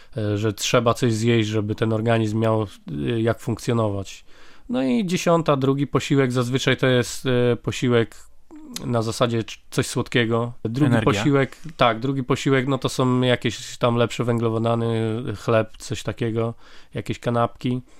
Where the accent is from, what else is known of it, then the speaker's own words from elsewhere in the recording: Nakło nad Notecią, Kuyavian-Pomeranian Voivodeship, Poland; No ja szczerze mówiąc to pochodzę z Nakła nad Notecią i zawsze bliska była mi Noteć.